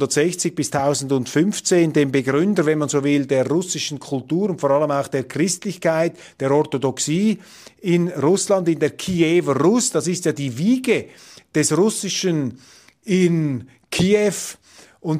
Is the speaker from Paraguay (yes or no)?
no; Switzerland; was natürlich in gewissen Kreisen bei uns in der Schweiz, in der Europäischen Union natürlich als Propaganda sofort wieder vom Tisch gewischt wird